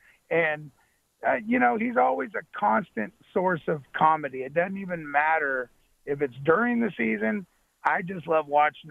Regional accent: Sacramento, California, United States; I am from Sacramento.

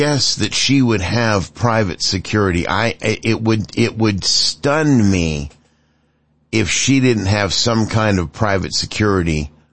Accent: California, United States; I grew up in the Bay Area, lived out there, lived through a lot of this over the course of the last 50 plus years.

